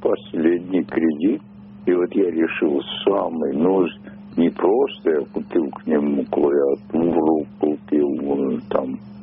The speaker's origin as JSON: {"language": "Russian", "region": "Moscow Oblast", "country": "Russia", "said": "я из Подмосковья."}